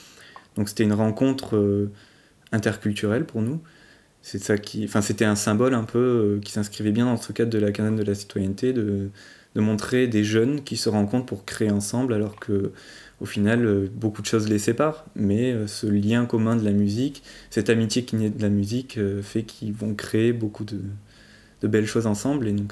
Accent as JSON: {"language": "French", "town": "Vinsobres", "region": "Auvergne-Rhône-Alpes", "country": "France", "said": "je suis originaire de Vinsobres"}